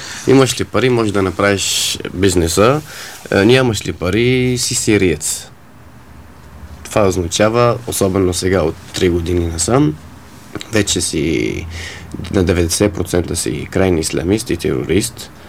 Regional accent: Syria; Bulgarian is a second language; moved away as an adult; now in Bulgaria; понеже съм, нали, от Сирия. Аз и това, както се вика, избягах от Сирия

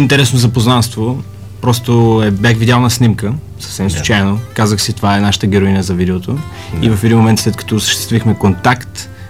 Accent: Burgas, Burgas Province, Bulgaria; Значи истината е така, че целият екип сме от Бургас.

